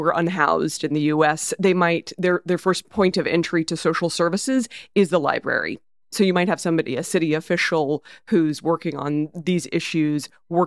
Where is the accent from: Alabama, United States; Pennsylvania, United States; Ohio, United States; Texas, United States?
Texas, United States; At least my experience growing up in Texas, that wasn't available to me.